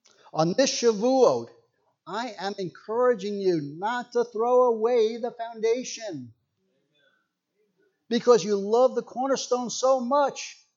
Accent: New York, United States; I grew up in New York, just about 40, 50 miles outside of New York City.

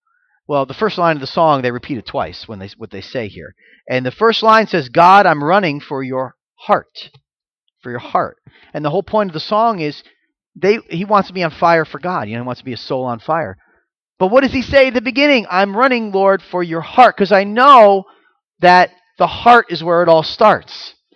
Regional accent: Florida, United States; I'm from Florida. We have hurricanes in Florida.

